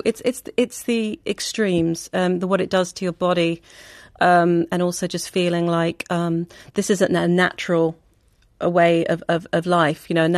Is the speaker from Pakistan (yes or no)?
yes; Pakistan; born there; I was born in Pakistan. I was one of 8 children.